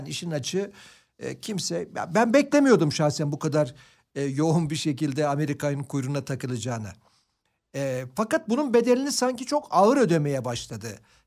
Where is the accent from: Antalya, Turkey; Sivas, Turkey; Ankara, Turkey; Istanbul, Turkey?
Antalya, Turkey; Ben Antalyalıyım. Sadece... Antalyalıyım. Rus turistinin en çok geldiği illerden birisi.